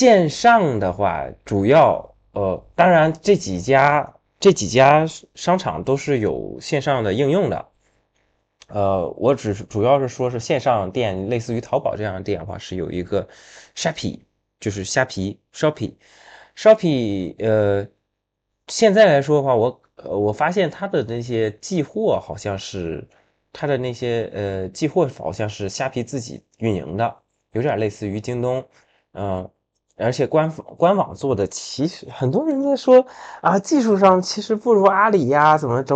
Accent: Northeast China, China; 当然我是一个东北人啊

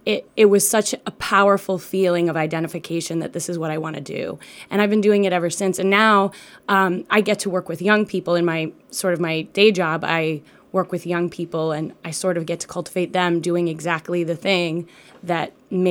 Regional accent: Cumberland, Rhode Island, United States; I grew up in Cumberland and went to college in Massachusetts and then moved to Rhode Island after college

